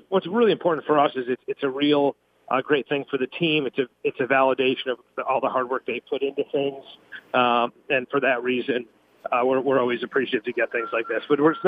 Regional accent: Chicago, Illinois, United States; So I'm actually from Chicago, so it's kind of a treat to always anytime.

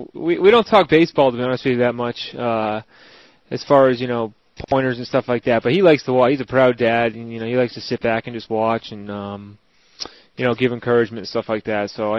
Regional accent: Northeast, United States; growing up in the Northeast, I had a bunch of friends and family drove down there

